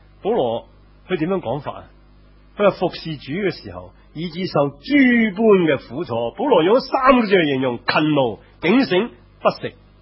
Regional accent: Hong Kong; 好多我哋香港人最叻就呢句说话 ，stress and anxiety。

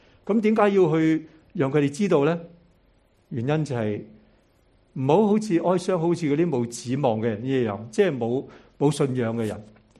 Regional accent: China; 我哋中國人

